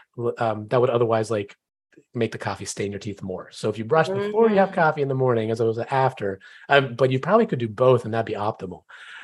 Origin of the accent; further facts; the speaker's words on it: Switzerland; For me, people are like, oh, Switzerland, that's great.